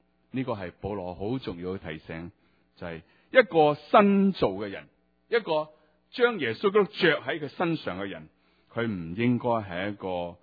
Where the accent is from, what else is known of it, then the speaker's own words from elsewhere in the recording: China; 回报于社会，我谂我哋中国人系好少会咁去做